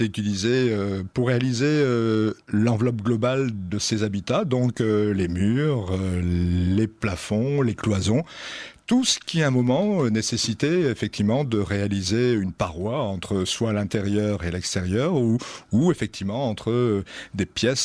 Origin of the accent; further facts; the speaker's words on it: Lille, Hauts-de-France, France; Je suis natif de Lille, donc je dis notre région avec le cœur aussi.